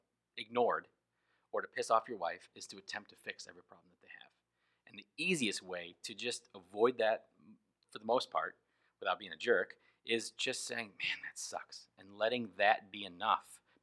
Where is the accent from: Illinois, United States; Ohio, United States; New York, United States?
Illinois, United States; Aurora; like when I emailed Aurora, Colorado, I said, I'm from Aurora, Illinois.